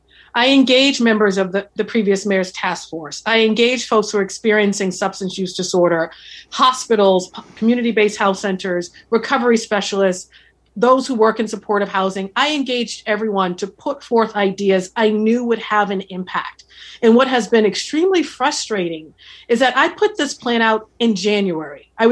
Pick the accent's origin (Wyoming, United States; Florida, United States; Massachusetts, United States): Massachusetts, United States; Boston; And I grew up on Mass Ave, and I didn't have any of that growing up poor in this city.